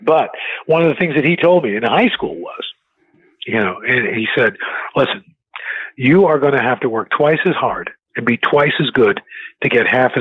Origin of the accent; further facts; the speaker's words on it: New York City, New York, United States; growing up in New York City, when I was a kid, seeing a Bill McCrary or a J.J. Johnston or a Gil Noble or Melba Tolliver, Bob Teague